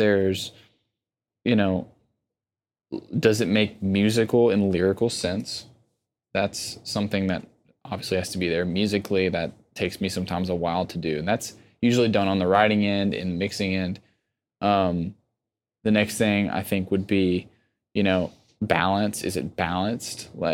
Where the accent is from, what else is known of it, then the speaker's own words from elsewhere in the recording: Old Hickory, Tennessee, United States; I am from a small town called Old Hickory, Tennessee. Population 50 people, most of which are senior citizens.